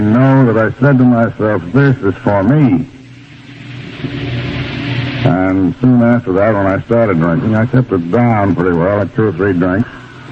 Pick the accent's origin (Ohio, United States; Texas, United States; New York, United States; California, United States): New York, United States; Albany; born or raised there